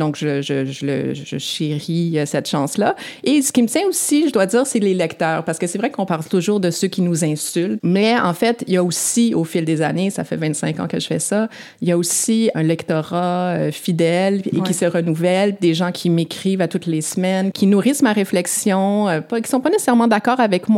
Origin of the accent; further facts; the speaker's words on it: Montreal, Quebec, Canada; Je suis née et j'ai grandi à Montréal, entourée de gens qui avaient des noms souvent bien plus exotiques que le mien. Mon père, qui a déposé ses valises au Québec en 1967, m'a toujours dit que nous étions citoyens du monde.